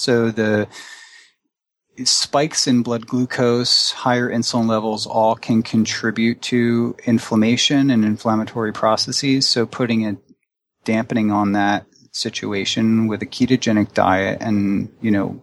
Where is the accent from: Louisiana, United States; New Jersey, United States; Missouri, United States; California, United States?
New Jersey, United States; Well, I'm from New Jersey.